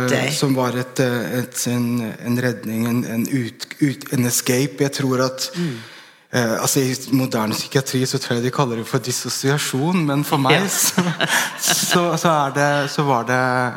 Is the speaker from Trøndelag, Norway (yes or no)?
no; Bærum, Akershus, Norway; jeg vokste opp i Bærum på 90-tallet, lenge før mange av de tingene vi kjenner til nå er liksom mer snakket om, da.